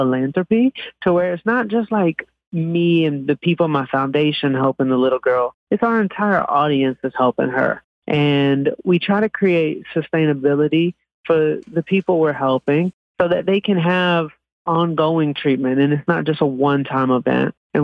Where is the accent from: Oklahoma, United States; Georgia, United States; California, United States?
Georgia, United States; Atlanta; And I grew up in Atlanta, and I formed what became one of the biggest management companies in all of hip hop.